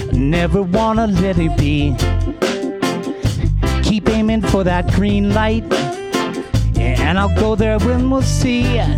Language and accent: English; Boston, Massachusetts, United States; Yeah, East Coast, I'm from Boston, go Bruins.